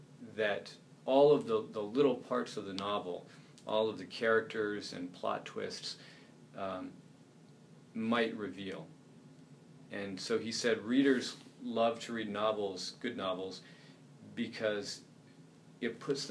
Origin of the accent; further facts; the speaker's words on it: Maine, United States; B. Dalton, I grew up in Maine, so B. Dalton Booksellers was a big one.